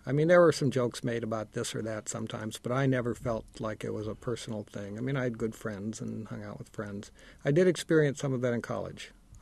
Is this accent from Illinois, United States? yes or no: yes; Champaign, Illinois, United States; also born or lived in Chicago; My parents decided to move back to Champaign.